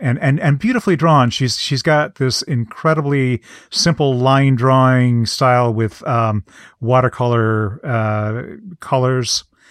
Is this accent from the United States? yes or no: yes; Massachusetts, United States; because I am from Massachusetts and Fall River is just about a 20-minute drive away from me.